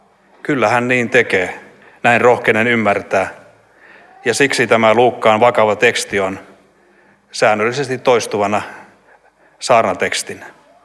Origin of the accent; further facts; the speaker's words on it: Eastern Finland, Finland; Itä-Suomessa, josta olen kotoisin, on yksi pitäjä, Uukuniemi